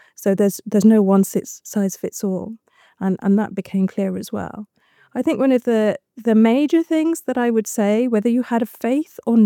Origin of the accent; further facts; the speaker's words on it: East Midlands, United Kingdom; I was born in the 70s. Oh my God, I shouldn't have disclosed that quite so early on. I grew up in the Peak District, close to Manchester. I loved growing up in the countryside. I then went to Nottingham University